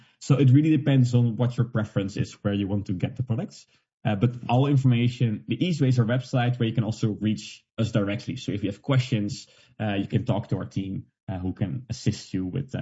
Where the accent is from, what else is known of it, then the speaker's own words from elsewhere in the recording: Netherlands; English is a second language; We're from Netherlands, and we're famous for being very direct.